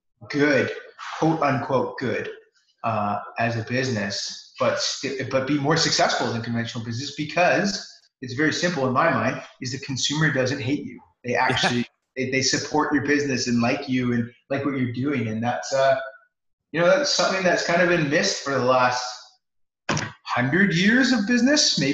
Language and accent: English; Vancouver, British Columbia, Canada; Like I'm from Vancouver, so things like the local credit unions, the municipal grant organizations are fantastic resources